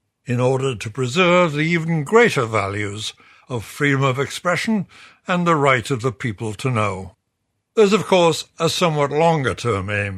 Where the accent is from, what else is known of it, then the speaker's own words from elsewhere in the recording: New York, United States; comes from that long-time federal judge in my home state of New York